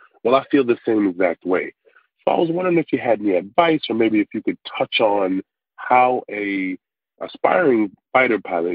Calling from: Buffalo, New York, United States; I'm calling you from Buffalo, New York.

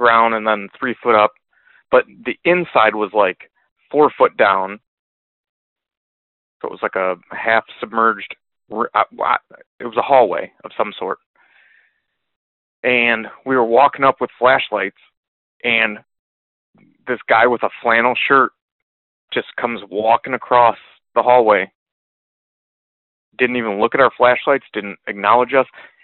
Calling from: Michigan, United States; I am calling from Michigan.

